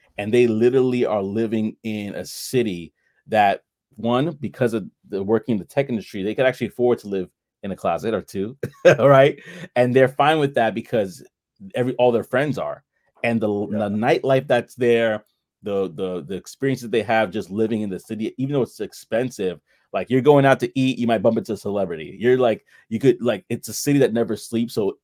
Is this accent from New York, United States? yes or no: yes; New York, United States; I'm gonna talk about that in a moment because I'm from New York, so I could definitely talk about it.